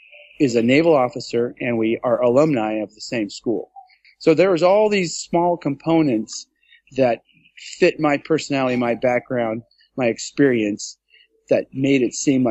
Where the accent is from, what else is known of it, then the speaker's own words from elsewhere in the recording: Hawaii, United States; born there; I was born in Hawaii. I started swimming in Hawaii.